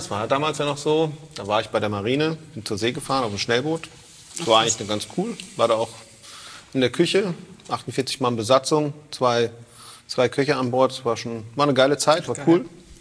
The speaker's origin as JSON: {"language": "German", "town": "Leimbach", "country": "Germany", "said": "gebürtig komme ich aus Eiderfeld, aus Leimbach, eher gesagt. Da wohne ich auch, da lebe ich, da habe ich vor 8 Jahren ein Haus gebaut. Ja, und bin vor 10 Jahren irgendwann wieder zurückgekommen in die Heimat."}